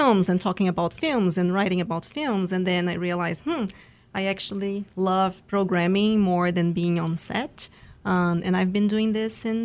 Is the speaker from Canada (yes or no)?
no; São Paulo, Brazil; English is a second language; moved away as an adult; now in United States; So I'm originally from Sao Paulo, Brazil, and I moved to the United States in 2015 to go to grad school.